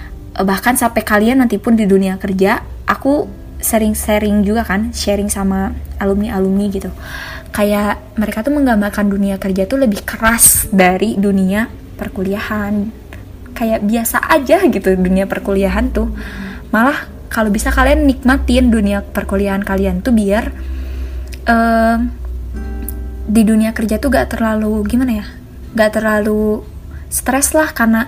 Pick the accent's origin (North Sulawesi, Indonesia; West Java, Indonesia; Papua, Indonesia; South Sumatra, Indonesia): West Java, Indonesia; sedangkan aku sendiri emang orang Sunda. Aku tinggal di Cimahi juga, emang asli banget orang Sunda gitu.